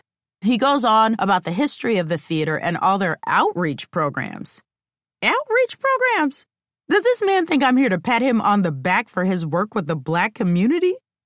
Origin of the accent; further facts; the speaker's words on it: Omaha, Nebraska, United States; It was the best way to learn, and unfortunately, a necessary thing growing up in Omaha.